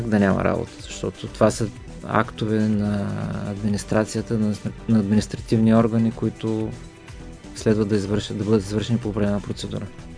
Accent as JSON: {"language": "Bulgarian", "town": "Varna", "region": "Varna Province", "country": "Bulgaria", "said": "всичко това за нас като варненци е важно, повече от важно"}